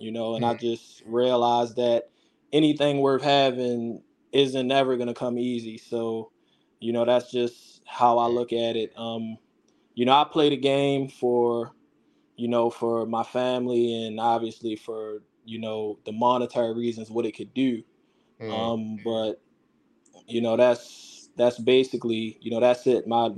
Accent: Baltimore, Maryland, United States; growing up, I grew up in Baltimore. You know, I'm an inner city kid, so things were tough.

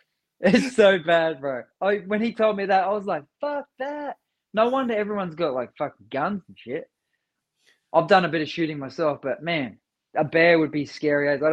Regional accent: Brisbane, Queensland, Australia; I'm originally from Brisbane

